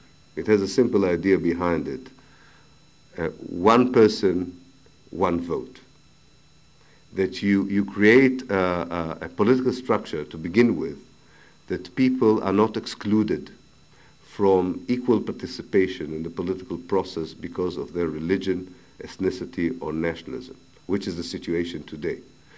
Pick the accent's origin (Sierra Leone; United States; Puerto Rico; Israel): Israel; I know, I was born in Israel, I lived all my life in Israel, so I know what I'm talking about.